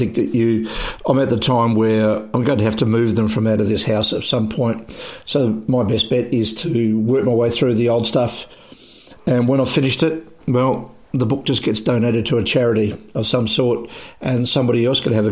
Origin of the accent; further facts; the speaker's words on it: Australia; I grew up in Australia.